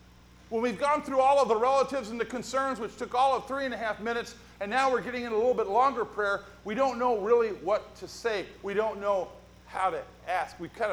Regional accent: South Bend, Indiana, United States; born there; also born or lived in Fresno, California / Jamestown, New York / Sacramento, California; I have lived all over the country. I was born in South Bend, Indiana. I moved then to Fresno, California. I moved then to Jamestown, New York. I moved then to Sacramento, California

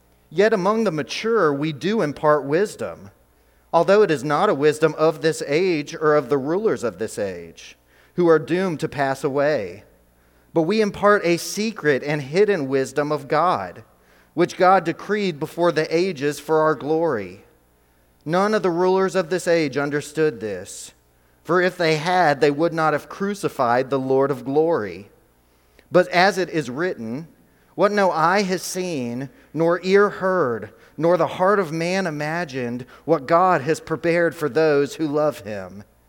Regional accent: Oklahoma, United States; born there; I was born in Oklahoma, and have always been Sooner fans.

